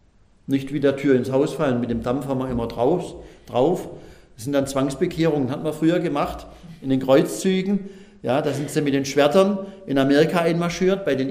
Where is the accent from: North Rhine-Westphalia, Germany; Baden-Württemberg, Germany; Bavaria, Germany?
Baden-Württemberg, Germany; Pforzheim; Das größte Gebäude in meiner Heimatstadt Pforzheim